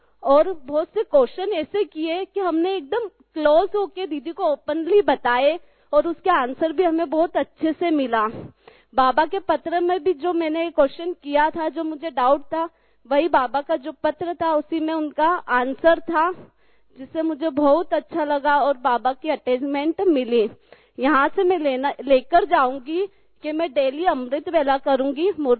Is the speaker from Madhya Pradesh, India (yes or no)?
yes; Indore, Madhya Pradesh, India; मैं साईं गंगोत्री बिहार इंदौर से आई हूँ।